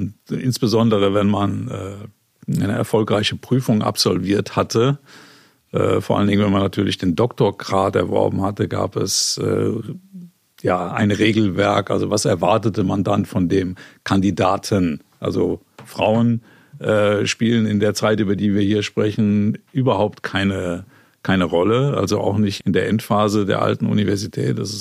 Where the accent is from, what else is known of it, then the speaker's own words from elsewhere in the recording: Oberwesel, Rhineland-Palatinate, Germany; born there; ich bin ja in Oberwesel am Rhein geboren